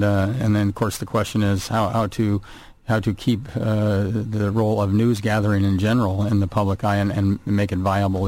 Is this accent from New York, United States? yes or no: no; Claremont, California, United States; I grew up in Claremont. In the 60s, and I remember Los Angeles Times going